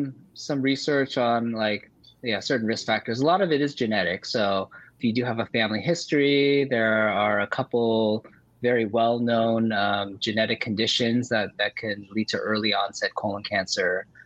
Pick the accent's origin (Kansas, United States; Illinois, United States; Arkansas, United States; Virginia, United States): Virginia, United States; I actually did not grow up in Southern California. I grew up in Virginia, actually.